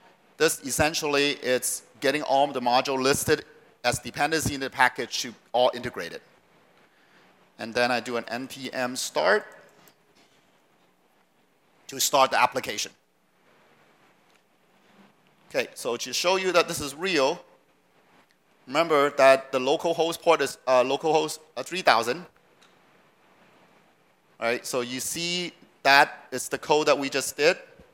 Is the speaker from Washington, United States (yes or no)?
yes; Seattle, Washington, United States; So for me, I'm from the Seattle Redmond area, so it's Pacific time.